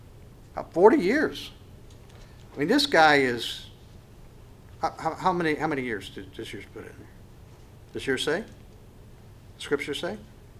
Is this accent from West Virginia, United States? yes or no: yes; West Virginia, United States; I mean, I'm from West Virginia. So what does that tell you?